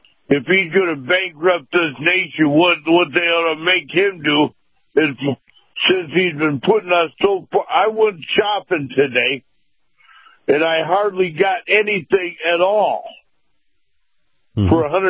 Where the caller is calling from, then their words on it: Sandusky, Michigan, United States; From Sandusky.